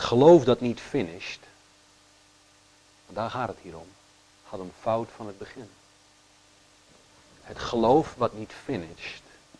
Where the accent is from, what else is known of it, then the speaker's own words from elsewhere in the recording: Netherlands; now in Belgium; Als ik eraan denk, dan is het vrij cru, ja, als Nederlander.